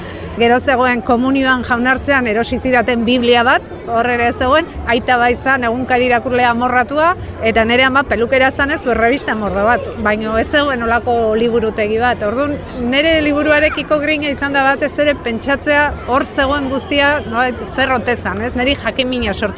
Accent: Zumarraga, Basque Country, Spain; Zumarragakoa naiz, Gipuzkoarra, eta bueno, idazlea eta editorea.

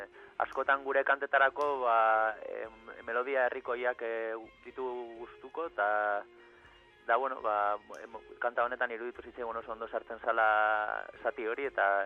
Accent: Basque Country, Spain; Bizkaitarra gara

